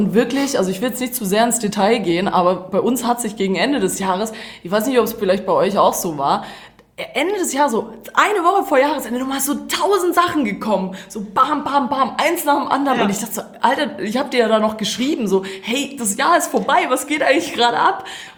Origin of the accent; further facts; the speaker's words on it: Croatia; now in Germany; Ich war in meiner Heimat und das war sehr, sehr schön.